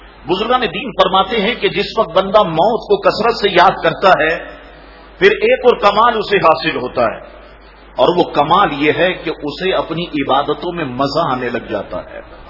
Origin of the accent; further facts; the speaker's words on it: Karachi, Sindh, Pakistan; ہمارا شہر کراچی وہ واحد شہر ہے